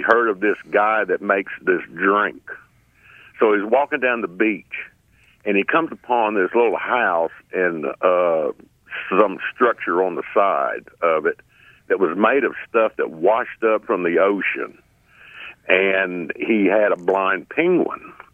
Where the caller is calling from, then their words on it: Fish River, United States; I'm calling from the End of the Road Bar and Grill.